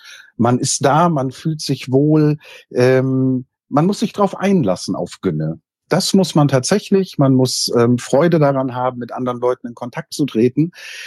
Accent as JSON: {"language": "German", "region": "Bremen", "country": "Germany", "said": "ich bin verheiratet. Hab zwei Töchter, Anna-Marie und Josephine. Ich komme aus Bremen, allerdings aus der Hansestadt Bremen, nicht Bremen-Ense, sondern ich sitze tatsächlich in der schönen Hansestadt mit den Stadtmusikanten."}